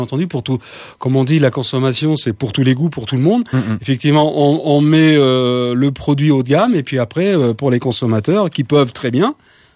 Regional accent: Nice, Provence-Alpes-Côte d'Azur, France; C'est ça. Parce que je viens de Nice.

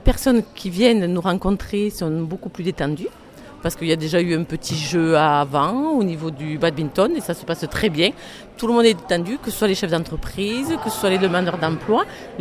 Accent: Villefranche, France; je suis de Villefranche

